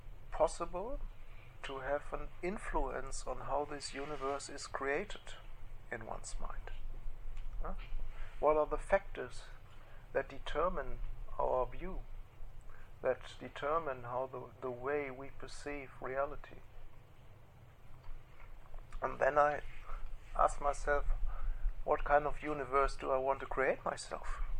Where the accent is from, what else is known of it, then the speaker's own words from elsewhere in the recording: Sydney, New South Wales, Australia; I came from Sydney and was in a different community, a smaller community